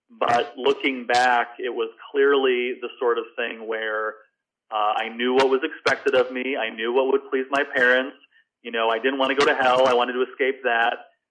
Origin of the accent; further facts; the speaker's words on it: Michigan, United States; So I grew up in Michigan, grew up in a strong Christian home, went to a Christian day school